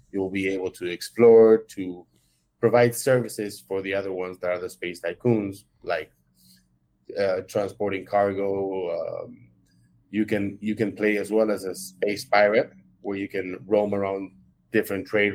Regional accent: Argentina; I am from Argentina originally. Right now I'm in Argentina. I'm back here to spend the holidays. I've been based in London for the last year as well.

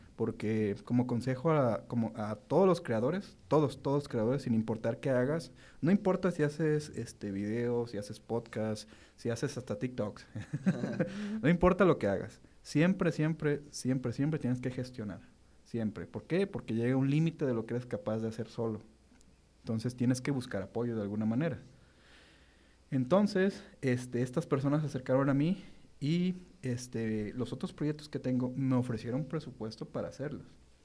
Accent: Mexico; Digo, porque soy mexicano.

